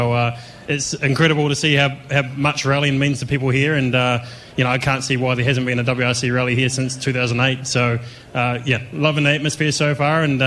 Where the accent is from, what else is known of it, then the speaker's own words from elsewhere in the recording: New Zealand; accent: Kiwi; He has to understand my Kiwi accent, and I have to understand his Irish accent.